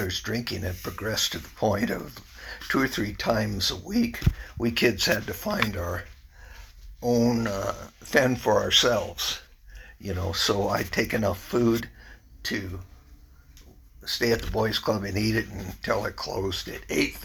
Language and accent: English; Fullerton, California, United States; also born or lived in Buena Park; I was born in Fullerton, California, and lived in June of 1945. our home was on a dairy farm in Buena Park, and it was a couple miles from Knott's Berry Farm. And later we moved to Fullerton about 1950.